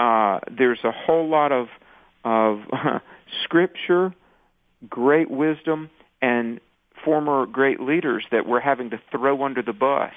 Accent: North Carolina, United States; I grew up in the Bible Belt in the South, and, you know, there's kind of a church on every corner, and...

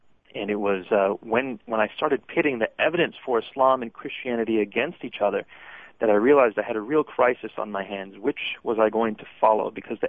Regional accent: United States; And so even though I was raised in the States, I would say that my frame of mind as I was being raised was very Eastern.

